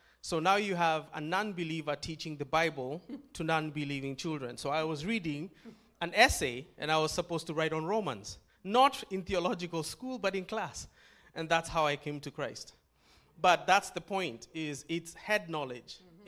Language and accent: English; Nairobi, Kenya; I was born and raised in Nairobi, Kenya, in East Africa.